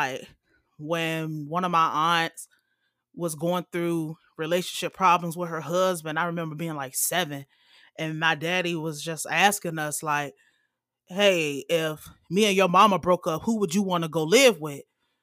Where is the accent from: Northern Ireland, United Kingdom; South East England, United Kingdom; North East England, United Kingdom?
South East England, United Kingdom; Portsmouth; born there; But I was born in Portsmouth.